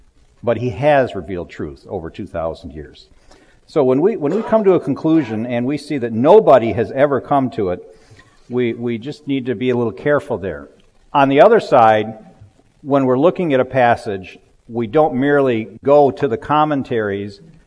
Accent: Michigan, United States; Yeah, but we're from Michigan. We're off the hook here.

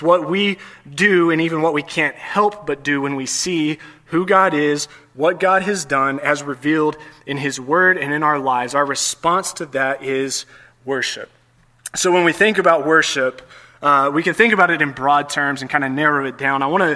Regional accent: Texas, United States; I'm from Texas, I can't get away from a three-point outline. That's how we do it in the South.

